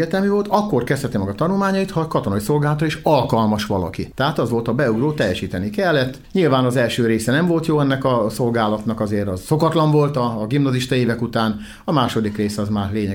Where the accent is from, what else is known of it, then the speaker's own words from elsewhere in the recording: Debrecen, Hajdú-Bihar, Hungary; kiderült, hogy én debreceni vagyok, még akkor is, hogyha Szolnokról jöttem haza